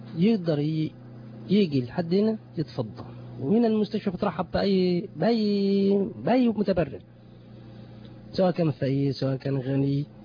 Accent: Monufia Governorate, Egypt

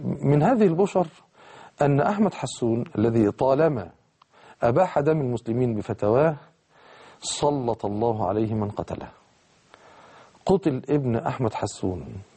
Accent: Egypt; والشبيحة اللي هم زي البلطجية كده عندنا في مصر، تقتيل وترويع.

